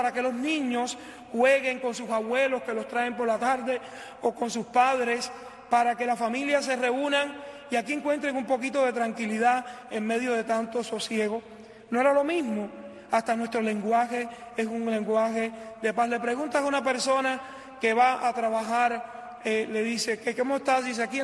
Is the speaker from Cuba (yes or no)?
yes; Cuba; moved away; yo vengo de Cuba